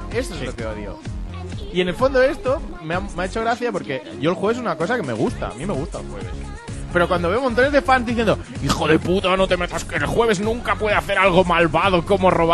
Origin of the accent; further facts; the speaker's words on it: Spain; esto se da por hecho, soy español.